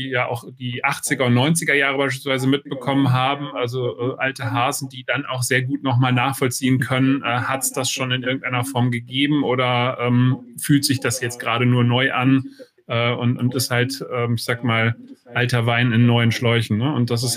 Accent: North Rhine-Westphalia, Germany; now in Bonn, Germany; Ja, ich bin Bonner, ja genau. Also Wahlbonner, eigentlich bin ich Westfale sozusagen, aber seit mittlerweile 22 Jahren auch im Rheinland unterwegs.

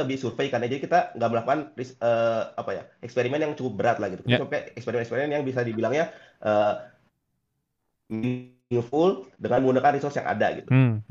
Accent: West Java, Indonesia; I mean, saya orang Sunda, jadi kalau saya lihat kayak di Pulau Jawa gitu

